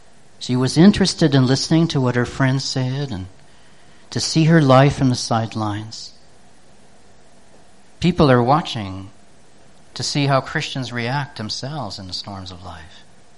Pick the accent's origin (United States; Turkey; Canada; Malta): Canada; first language French; English is a second language; I'm French speaking, I'm Canadian, you're American and English speaking, it matters not.